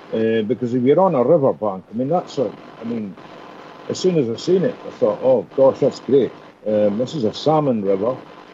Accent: Aberdeen, Scotland, United Kingdom; I was brought up in Aberdeen, which is it's the third biggest city in Scotland after Glasgow and Edinburgh. And it's also, Aberdeen's also the oil capital of Europe. It's an oil city connected with North Sea oil and stuff.

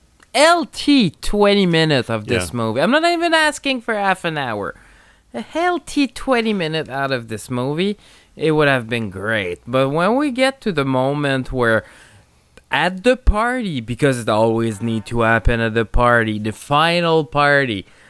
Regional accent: United States; because I'm so American

